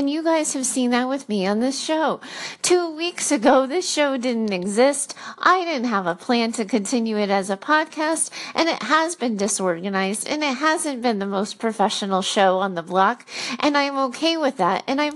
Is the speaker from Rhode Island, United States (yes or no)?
yes; Rhode Island, United States; moved away as an adult; now in Boston, United States; I've been in the Northeast since college. And like, I grew up in Rhode Island. And then as far as I went, you know, was college in Boston. And I didn't leave.